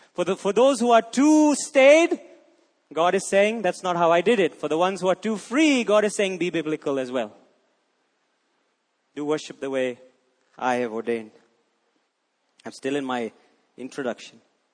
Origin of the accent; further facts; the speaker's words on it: India; And we're kind of a funny group, by the way. We're born and raised in India. We relate in English. And we use a Western European way of worship.